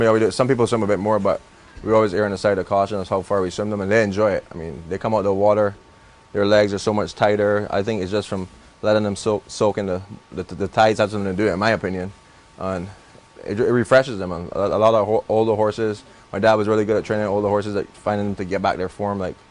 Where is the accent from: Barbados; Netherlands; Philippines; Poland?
Barbados; I grew up in Barbados. We had a farm where we keep all our horses